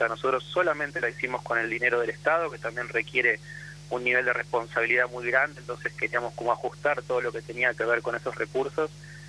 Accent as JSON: {"language": "Spanish", "town": "Bahía Blanca", "region": "Buenos Aires Province", "country": "Argentina", "tie": "born or raised there", "said": "yo soy bahiense, por ahí que lo necesito aclararlo, nacido y criado en Bahía Blanca."}